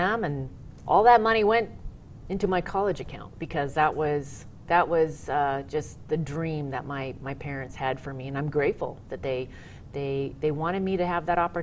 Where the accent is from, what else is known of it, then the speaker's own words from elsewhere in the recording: Kettle Falls, Washington, United States; Yes, well, I have deep roots in Eastern Washington. Both sides of my family came out on the Oregon Trail, and my dad's family has been in agriculture ever since. My family owned an orchard and fruit stand in Kettle Falls